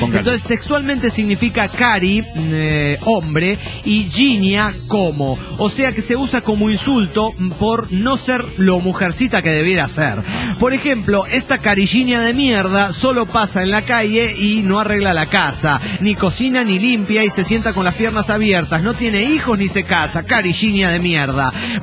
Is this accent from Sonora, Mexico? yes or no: yes; Ciudad Obregón, Sonora, Mexico; now in Nagaoka, Japan; de Obregón, Sonora.